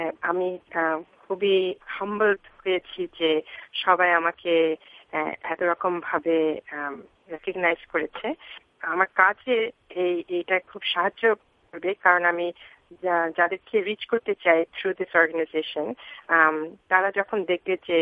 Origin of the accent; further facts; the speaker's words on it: Bangladesh; কারণ আমি বাংলাদেশের থেকে এসেছি এবং বাংলাদেশের কালচার বুঝি।